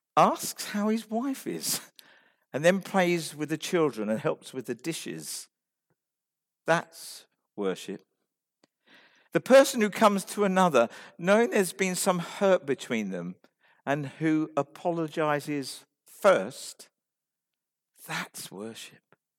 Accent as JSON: {"language": "English", "country": "United Kingdom", "said": "We're British, we don't shout."}